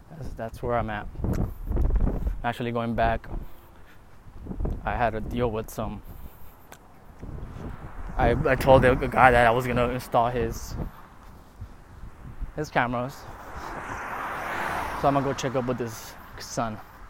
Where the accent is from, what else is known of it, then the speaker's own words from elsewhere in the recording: Mexico; first language Spanish; English is a second language; I speak Spanish, by the way, so if you hear my accent, just know that I am a Mexican. 28-year-old Mexican.